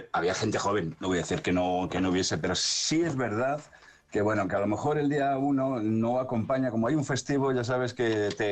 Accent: Madrid, Community of Madrid, Spain; como soy de Madrid, pues estuve en Madrid.

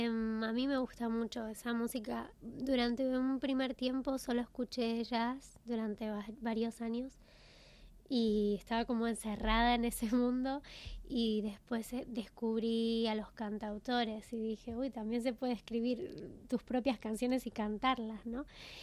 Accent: Buenos Aires, Argentina; also born or lived in Spain; Sí, nací en Buenos Aires y ahí empecé a formarme desde adolescente

